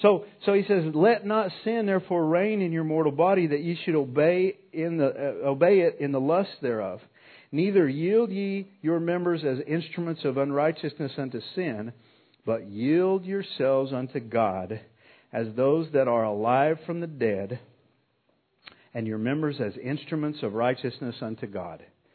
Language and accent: English; New Mexico, United States; moved away as an adult; now in Texas, United States; I've lived in Texas for about 3 years now. I'm an immigrant. I came from New Mexico. But I'm probably not staying.